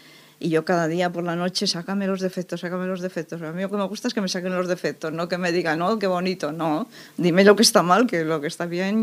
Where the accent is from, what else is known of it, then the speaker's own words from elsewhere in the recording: Vitoria, Basque Country, Spain; also born or lived in Tarragona / Manresa; now in Castellar, Spain; No, yo soy de Vitoria, soy vasca. Soy vasca.